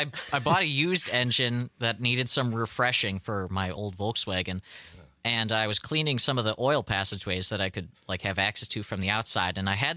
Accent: Rothschild, Wisconsin, United States; also born or lived in Ringle, United States; I grew up initially in Rothschild, Wisconsin, a suburb of Wausau. And then in 2004, we moved out to the country to a tiny town that like barely exists, Ringle.

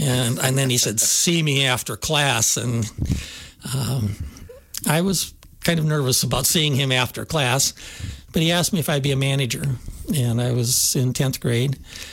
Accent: Darlington, United States; I grew up in Darlington, where football was kind of king. I went to a one-room school.

